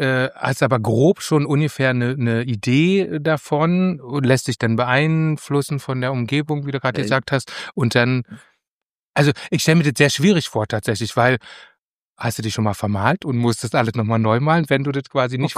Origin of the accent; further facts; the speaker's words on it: Berlin, Germany; ich als Berliner finde das auch toll.